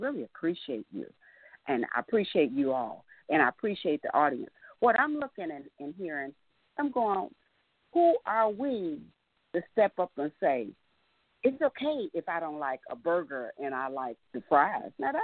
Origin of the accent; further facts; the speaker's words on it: Texas, United States; I'm from Texas.